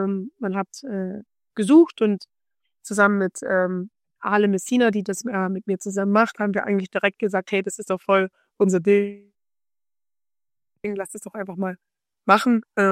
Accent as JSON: {"language": "German", "town": "Hechingen", "region": "Baden-Württemberg", "country": "Germany", "said": "Wir kommen ja beide aus Hechingen"}